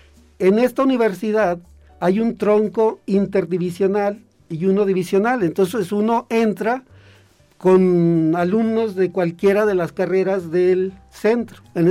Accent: Loreto, Zacatecas, Mexico; also born or lived in Aguascalientes; yo soy de Loreto, Zacatecas, uh-huh, y estudié la secundaria y la preparatoria aquí en la ciudad de Aguascalientes

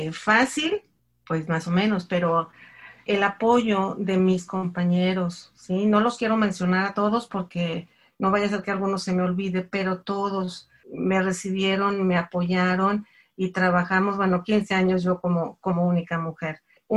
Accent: Monterrey, Nuevo León, Mexico; born there; now in Aguascalientes, Mexico; Yo nací en Monterrey, Nuevo León, soy regia, pero me considero más hidrocálida porque ya tengo aquí 38 años.

